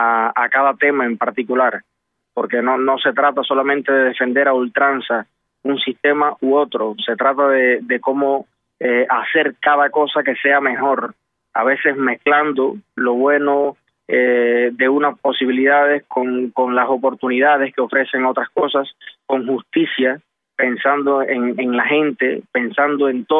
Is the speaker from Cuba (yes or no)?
yes; Cuba; Ahora estamos caminando por Praga, viendo la ciudad de noche, que es preciosa. Y así, como dos cubanos más.